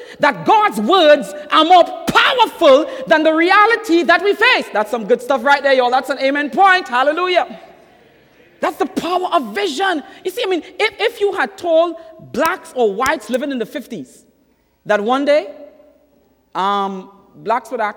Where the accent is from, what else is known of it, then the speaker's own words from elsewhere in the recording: Trinidad & Tobago; That when I tell you I'm from Trinidad, you will not ask me what part of Jamaica that is.